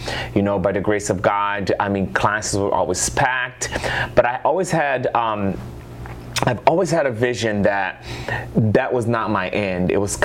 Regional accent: Brazil; moved away as an adult; now in United States; in my early 20s, just to give you guys, I came from Brazil, and at that time we had applied for my green card.

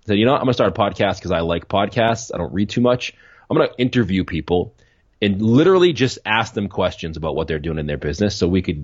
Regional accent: Boston, Massachusetts, United States; I grew up in Boston. I'm born and raised in Boston.

